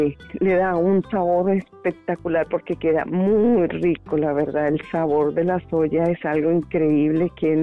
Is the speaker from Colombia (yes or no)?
yes; Colombia; moved away as an adult; now in Tijuana, Mexico; soy de Colombia, voy a cumplir 9 años aquí en Tijuana.